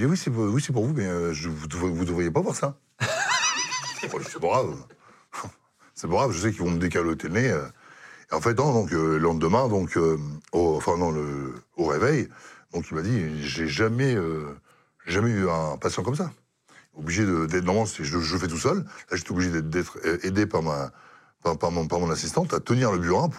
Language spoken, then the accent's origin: French; France; c'est on est français